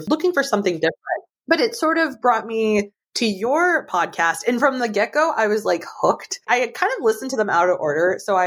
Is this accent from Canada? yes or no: no; St. Louis, Missouri, United States; I'm from the St. Louis area and the area code here is 314.